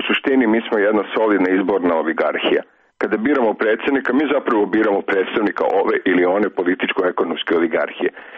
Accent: Serbia; Ali iz Srbije smo, pa smo verovatno i na to navikli.

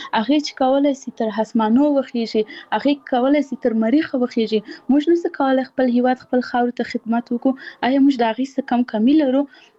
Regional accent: Paktia, Afghanistan; زه خپل خپل د پکتیا ولایت یم، زه د یو کلی یم

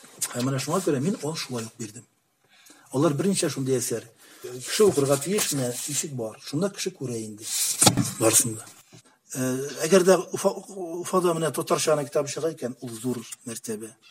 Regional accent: Bashkortostan, Russia; безнең авылда, безнең Башкортстан ягындагы менә мин үземнең авылларны әйтәм.

